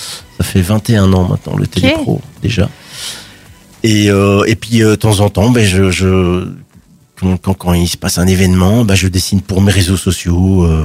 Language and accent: French; Woluwe-Saint-Lambert, Brussels, Belgium; now in Nivelles, Belgium; je venais de Gaulieu-Saint-Lambert, donc j'étais fort attaché